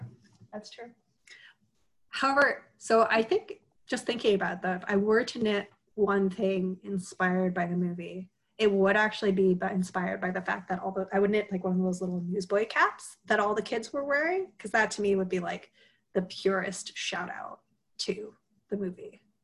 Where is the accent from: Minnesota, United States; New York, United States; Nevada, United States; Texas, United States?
New York, United States; I'm from New York, my family's part Jewish.